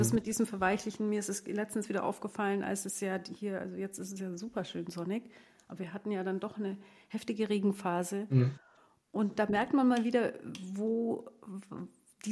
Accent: Bavaria, Germany; Also ich komme aus dem Allgäu, in die Stadt waren es 10 Kilometer.

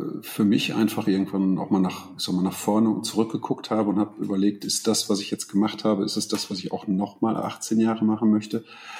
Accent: North Rhine-Westphalia, Germany; Ich komme so aus dem Münsterland, Bauernhof

